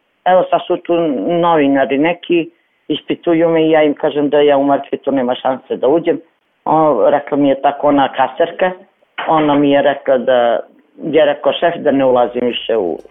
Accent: Kosovo; born there; Šta ću ja u Srbiju kad sam rođena na Kosovo?

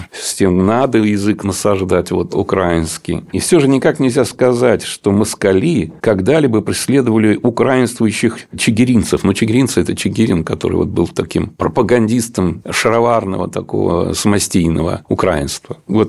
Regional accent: Moscow, Russia; А где-то есть и слова, которые мы можем, вот, как говорится, москвичи, не совсем понять

